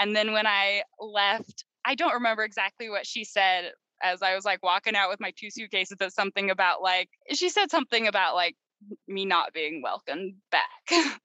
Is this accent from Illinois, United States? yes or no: no; Utah, United States; Most people don't know in the state I grew up in Utah, all you have to do to homeschool your kid